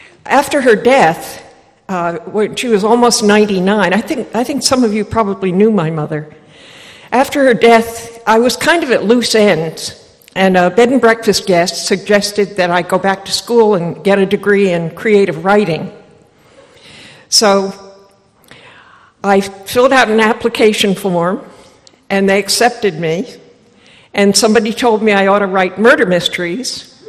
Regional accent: Martha's Vineyard, Massachusetts, United States; born there; Well, I was born on Martha's Vineyard, and coming here tonight, I got lost. I had to ask someone where Union Chapel is. I come from a long line of vineyarders

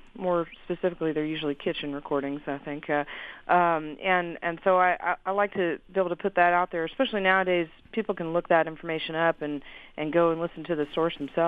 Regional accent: Fayetteville, Arkansas, United States; Well, I grew up in Fayetteville, Arkansas. So I feel like I resonate quite a bit with the music from the Ozarks.

